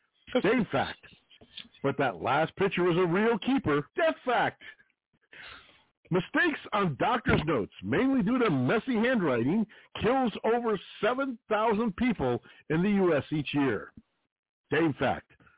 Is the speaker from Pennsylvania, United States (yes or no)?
no; Ohio, United States; But since we're from Northeast Ohio, and we are from Northeast Ohio, it's a cute little song, even without knowing that. But with knowing these areas, it makes it that much more fun.